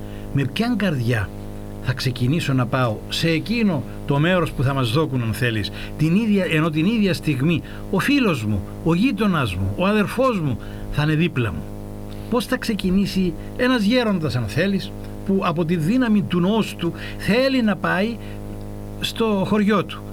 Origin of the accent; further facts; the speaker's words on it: Yialousa, Famagusta District, Cyprus; να πάω στο χωριό μου, στη Γιαλούσα